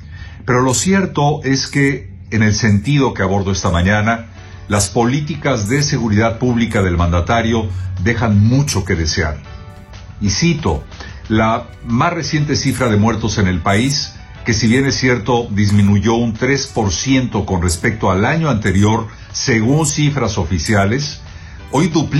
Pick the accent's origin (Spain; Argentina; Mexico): Mexico; now in United States; mi país de origen, que es la República Mexicana.